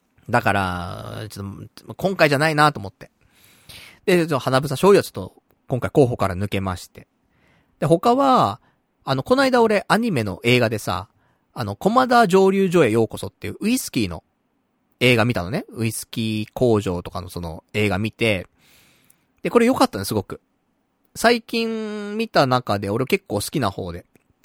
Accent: Saitama, Japan; まあ、俺は埼玉県出身だからさ

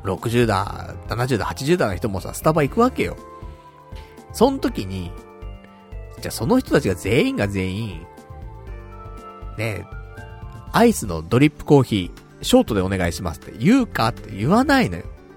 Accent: Tokyo, Japan; こんな俺でも一応さ、東京人じゃん。だからさ、俺は東京人だぞって思いながらさ

